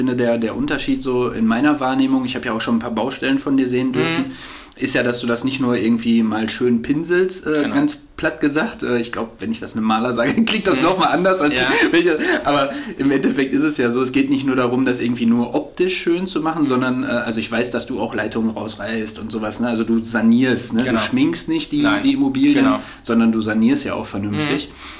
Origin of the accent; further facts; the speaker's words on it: Altena, North Rhine-Westphalia, Germany; Und ich bin ja in Altena groß geworden.